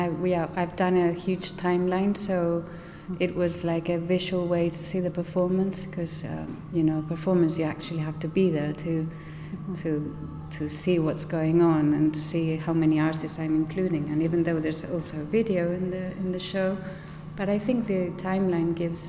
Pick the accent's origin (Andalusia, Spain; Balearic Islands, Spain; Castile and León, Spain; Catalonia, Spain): Castile and León, Spain; English is a second language; now in Madrid, Spain; I live in Madrid. And though I come from Castilla, it's slightly north and west.